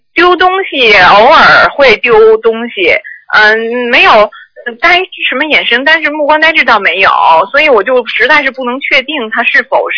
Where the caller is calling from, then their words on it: Melbourne, Victoria, Australia; 那个我是从墨尔本打来的